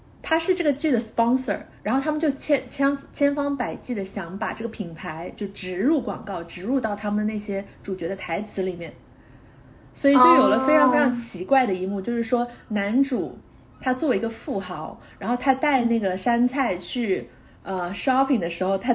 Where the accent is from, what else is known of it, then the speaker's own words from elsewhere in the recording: China; 就是我们中国人的名姓氏大部分都是一个字的嘛